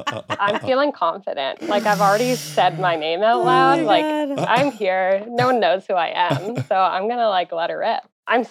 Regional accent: Ottawa, Ontario, Canada; I'm from Ottawa, Canada.

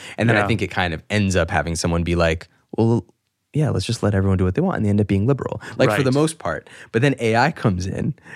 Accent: New York, United States; It's like, yeah, I grew up in New York

